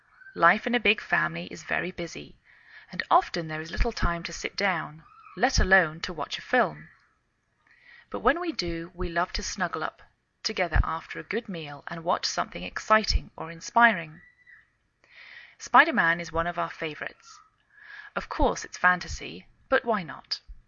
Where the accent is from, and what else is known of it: England, United Kingdom; now in United States